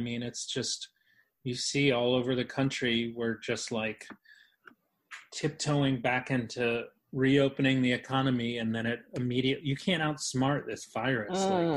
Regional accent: New York, United States; because like as a New Yorker, we all used to walk all the time.

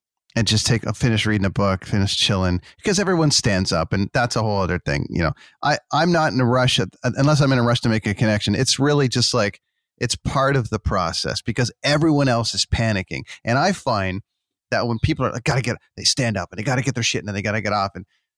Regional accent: Canada; Well, okay. You know what? I'm Canadian. I love this country.

